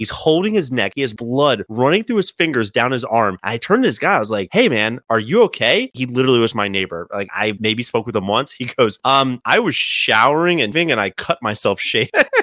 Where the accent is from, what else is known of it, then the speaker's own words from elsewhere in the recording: Maryland, United States; moved away as an adult; guys, I'm from Maryland. I know you're from Nebraska or whatever. Like, we don't get tornadoes.